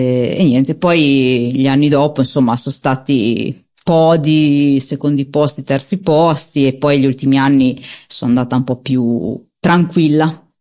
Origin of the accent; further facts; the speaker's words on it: Fezzano, Liguria, Italy; io poi sono nata e cresciuta a Fezzano, quindi il palio l'ho sempre vissuto anche da bimbetta